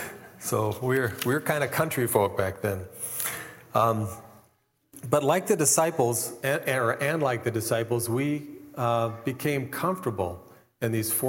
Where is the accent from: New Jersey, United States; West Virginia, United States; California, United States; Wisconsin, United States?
Wisconsin, United States; Milwaukee; Gail's from Chicagoland, I'm from Milwaukee area, but we made this our home and we love it.